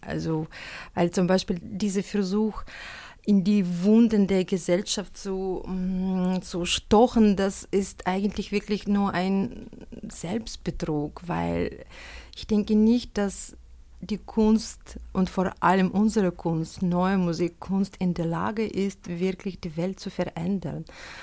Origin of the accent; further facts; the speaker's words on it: Belarus; Also ich komme wirklich aus Weißrussland, aus einem ganz anderen Kulturkreis.